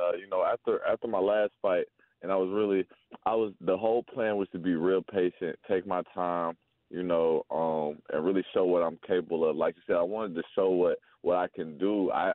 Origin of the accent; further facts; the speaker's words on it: Atlanta, Georgia, United States; I rep the city. I'm from Atlanta, so that's just in my blood, man.